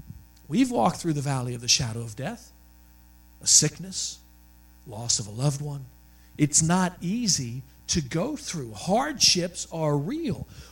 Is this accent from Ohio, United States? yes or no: no; Staten Island, New York, United States; I mean, I was born in Staten Island, New York. There was no horses, at least not where I lived.